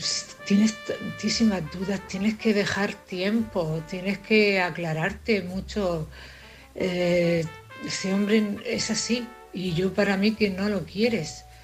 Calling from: Cartagena, Region of Murcia, Spain; de Cartagena.

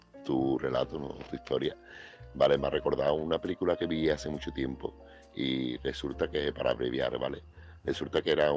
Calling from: Seville, Andalusia, Spain; corresponsal de Sevilla.

